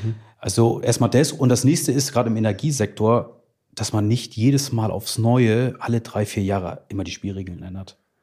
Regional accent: Northern Germany, Germany; accent: Northern German; Norddeutsche Dialekt.

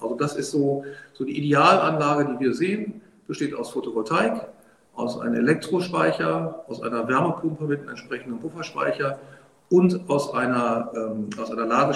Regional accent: North Rhine-Westphalia, Germany; Ich komme aus dem Bergischen Land. Gerade in Dresden.

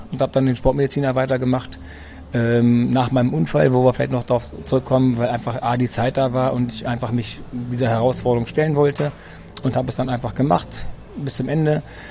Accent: Greece; ich bin Grieche, meine Eltern kommen aus Griechenland

